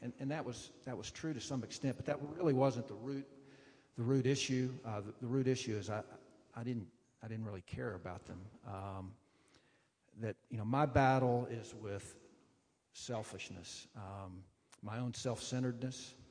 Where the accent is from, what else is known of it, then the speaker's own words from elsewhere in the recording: Southeast, United States; And my wife and I just took a trip back through the Southeast. You can tell from my accent that's where I grew up.